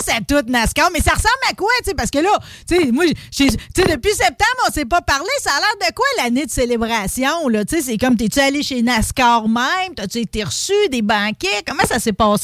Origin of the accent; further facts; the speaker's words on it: Saint-Léonard-d'Aston, Quebec, Canada; je viens de Saint-Léonard d'Aston, moi là